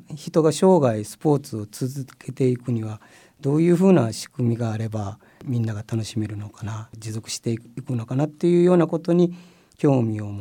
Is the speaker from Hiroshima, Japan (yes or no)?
no; Nankoku, Kochi, Japan; 私は南国市東地の出身で、